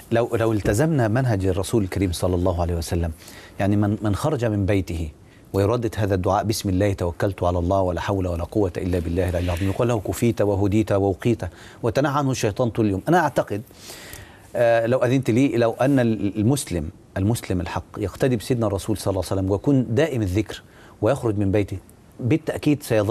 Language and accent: Arabic; Egypt; عندنا في مصر،